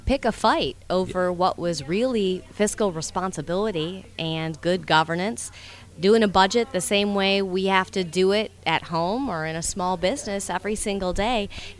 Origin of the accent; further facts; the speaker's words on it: Dallas, Wisconsin, United States; Wisconsin, Dallas, Wisconsin.